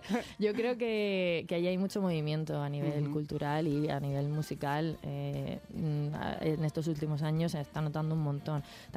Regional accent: Region of Murcia, Spain; porque yo soy murciana y al final allí también se nota la tierra.

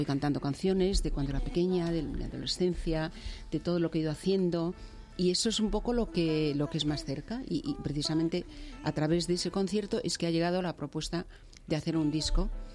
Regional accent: Seville, Andalusia, Spain; accent: Andalusian; also born or lived in Madrid; Yo nací en Madrid, en Chamberí, pero a los 6 meses me llevaron a Sevilla. Entonces yo no era consciente y de pronto yo empiezo a hablar en andalú

